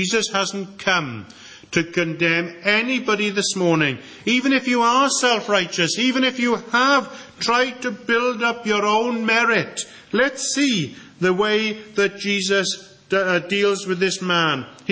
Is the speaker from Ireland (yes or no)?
no; Wales, United Kingdom; but we will not be saved because we are Welsh evangelicals.